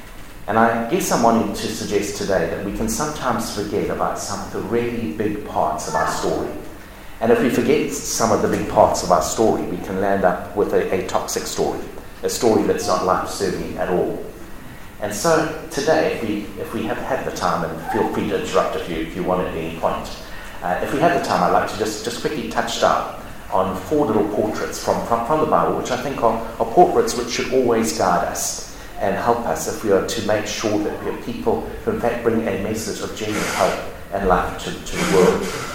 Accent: South Africa; A story from my days in growing up in South Africa. I studied at the University of Natal.

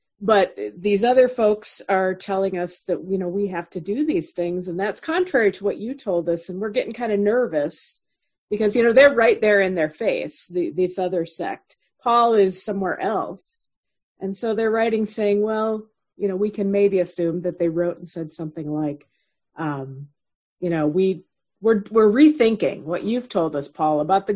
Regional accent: United States; thinking of my own story as an American and as a white person, as a woman, as a Christian

